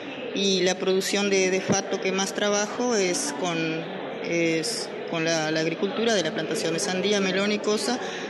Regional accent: Paso de los Toros, Tacuarembó, Uruguay; born there; De nacimiento soy isabelina, soy de Pozo Los Toros, pero hace más de como 40 años que estoy en el norte. Y bueno, hoy mi raíz es allá.

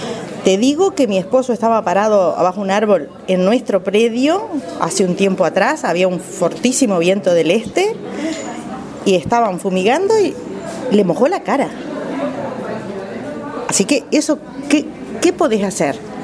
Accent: Florida, Uruguay; Ahí es Puntas de Maciel, Goñi, Puntas del Talas, el paraje.

